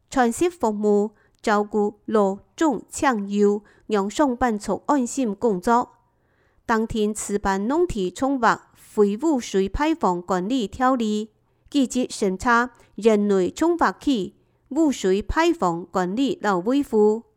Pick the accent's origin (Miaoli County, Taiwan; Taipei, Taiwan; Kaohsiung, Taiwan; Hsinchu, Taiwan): Hsinchu, Taiwan; 我是新竹人